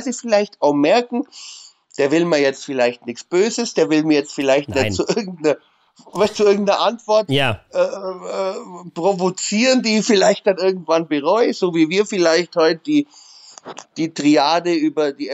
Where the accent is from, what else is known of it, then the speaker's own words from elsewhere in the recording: Augsburg, Bavaria, Germany; Und als Augsburger bin ich froh, wenn ich gegen München spiele